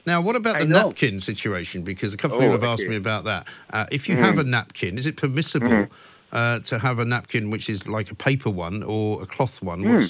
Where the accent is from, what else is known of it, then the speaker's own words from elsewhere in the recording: England, United Kingdom; also born or lived in United States; And so when I was born and brought up in England, so most of what I say is wrong, frankly. And then I went to live in America for a long time